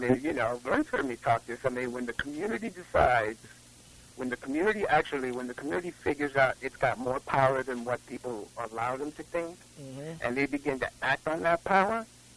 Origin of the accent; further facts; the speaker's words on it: Compton, California, United States; Nah, man, I grew up in Compton, man, so I grew up in the neighborhood.